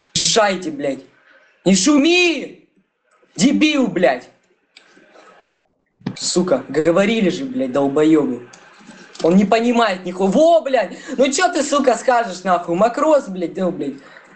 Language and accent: Russian; Taganrog, Rostov Oblast, Russia; Я в Ростове живу, в Таганроге, на Ремесленной, 1801. Живу в России. С самого рождения, поэтому я никакой не украинец.